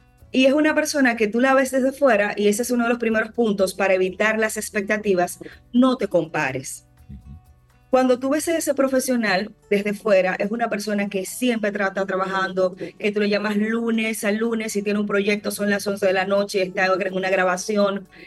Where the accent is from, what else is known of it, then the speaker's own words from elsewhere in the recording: Dominican Republic; yo soy una niña, como buena niña dominicana y hija única de padres medios apoyadores, yo crecí con Disney